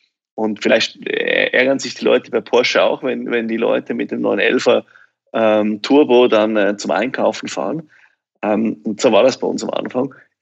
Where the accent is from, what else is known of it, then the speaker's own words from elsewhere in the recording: Switzerland; weil wir natürlich eben aus Schweiz ein bisschen was von Bergen verstehen. Ich bin ja selber auch in Bergen aufgewachsen.